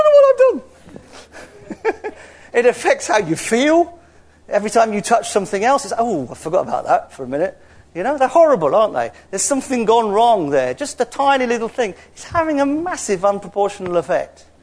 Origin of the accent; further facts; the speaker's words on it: England, United Kingdom; It's German and I'm English. Whenever did an Englishman pronounce German correctly?